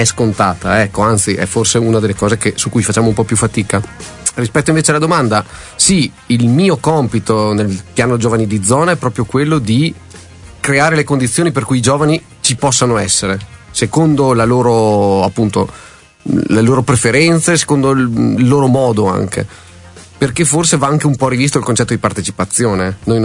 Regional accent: Rovereto, Trentino-Alto Adige, Italy; io sono di Rovereto

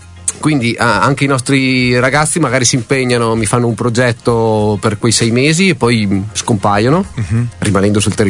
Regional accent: Rovereto, Trentino-Alto Adige, Italy; io sono di Rovereto

